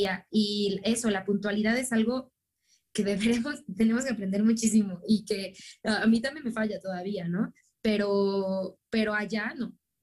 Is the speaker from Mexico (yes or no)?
yes; Mexico; para mí como mexicana, pues era un reto siempre